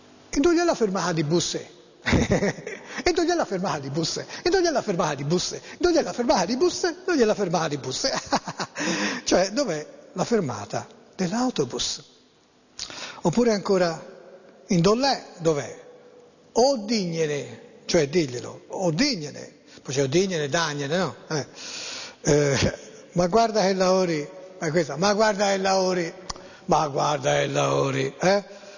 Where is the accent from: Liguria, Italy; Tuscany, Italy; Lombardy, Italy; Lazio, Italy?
Tuscany, Italy; Florence; accent: Florentine; Io magari non le saprò leggere bene come fiorentino, perché fiorentino è il mio